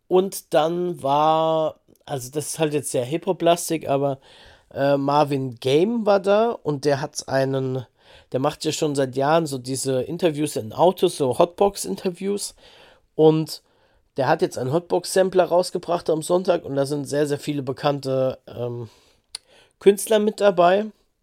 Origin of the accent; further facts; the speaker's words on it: Darmstadt, Hesse, Germany; ich bin ja aus der Nähe von Darmstadt, bin ja in Darmstadt auch geboren und da, wo ich wohne, im Odenwald